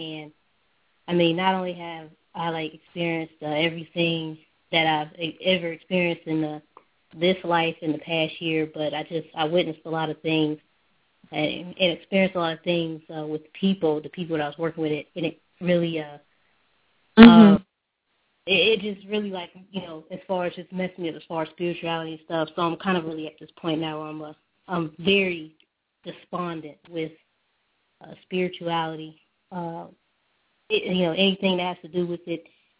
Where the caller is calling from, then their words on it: Columbus, Ohio, United States; I'm calling from Columbus, Ohio.